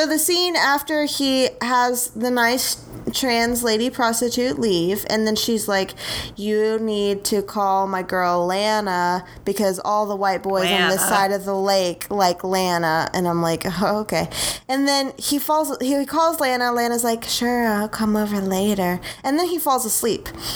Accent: Highland Park, Illinois, United States; I grew up in Highland Park, by the way.

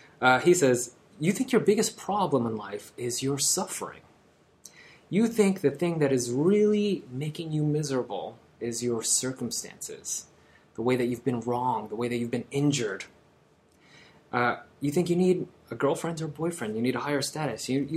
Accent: Brooklyn, New York, United States; When I was in high school, growing up in Brooklyn, I wasn't a cool kid.

